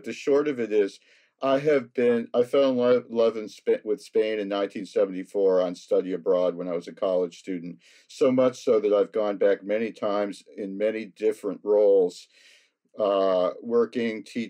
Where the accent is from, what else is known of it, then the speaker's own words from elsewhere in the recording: United States; And being an American, I never had any cider, hard cider before then